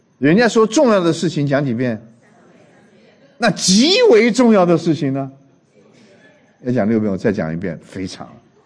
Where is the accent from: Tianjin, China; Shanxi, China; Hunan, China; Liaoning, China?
Hunan, China; 我说我一个湖南人呢，被我的同学都笑我是上海人